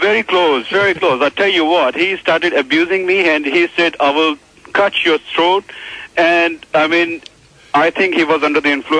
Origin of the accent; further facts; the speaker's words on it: New Delhi, Delhi, India; Well, I'm from New Delhi, India.